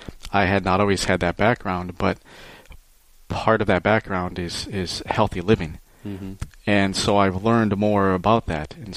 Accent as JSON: {"language": "English", "region": "Michigan", "country": "United States", "tie": "born there", "said": "And, of course, I was born in Michigan, so I consider Michigan my home. I've moved away several times, but I always seem to move back."}